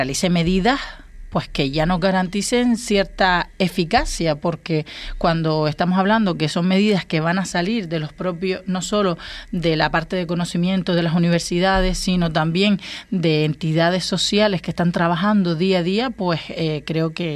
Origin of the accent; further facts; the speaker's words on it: Canary Islands, Spain; pero por ejemplo para mí, que yo soy de Fuerteventura